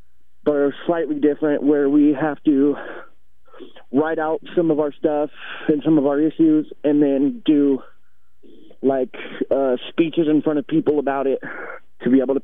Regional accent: Reno, Nevada, United States; also born or lived in Sacramento, California; I grew up in Reno, Nevada, and Sacramento, California. I kind of bounced back between those two places.

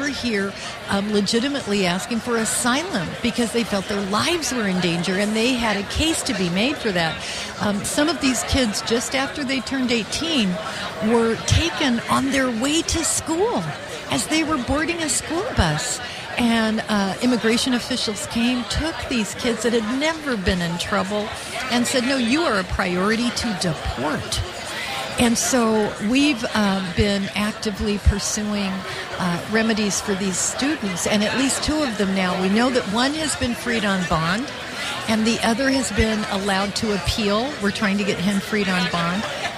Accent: Utah, United States; And so I'm from Utah. Most of my members in Utah are Republicans.

